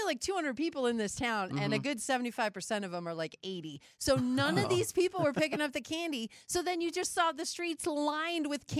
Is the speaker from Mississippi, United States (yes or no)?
no; North Dakota, United States; moved away as an adult; now in Colorado, United States; I moved to Colorado from North Dakota when I turned 18. So I've made so many trips back home way before the days of GPS and all that stuff.